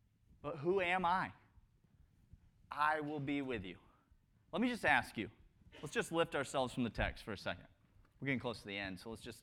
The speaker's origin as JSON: {"language": "English", "region": "Georgia", "country": "United States", "tie": "born there", "said": "I was born in Georgia."}